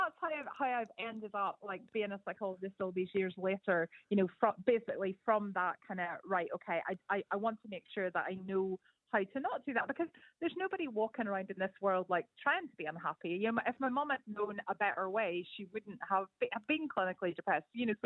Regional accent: Belfast, Northern Ireland, United Kingdom; now in Edinburgh, United Kingdom; I live in Edinburgh now, but I'm originally from Belfast, so I've got a bit of a kind of eclectic Celtic accent here

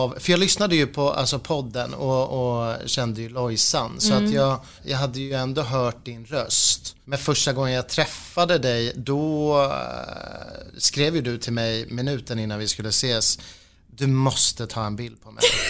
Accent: Danderyd, Stockholm County, Sweden; now in New York, United States; Okej, jag är ju 30 år, singel, bor i New York, har bott här i 5 år. Jag är uppvuxen i Danderyd med Loisan, så vi har ju gått samma skolor.

